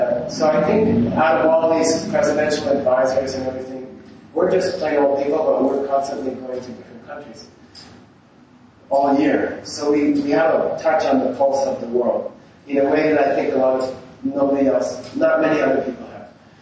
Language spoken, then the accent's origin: English; Santa Monica, California, United States; born there; I like LA. I was born in Santa Monica, and I like it.